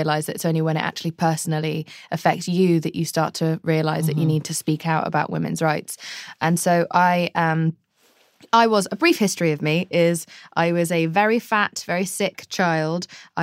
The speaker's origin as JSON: {"language": "English", "region": "England", "country": "United Kingdom", "said": "I'm so English."}